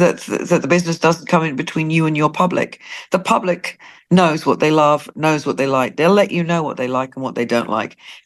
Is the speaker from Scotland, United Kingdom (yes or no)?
no; Wales, United Kingdom; And I told you I would talk a lot, but I'm Welsh. I can't help it.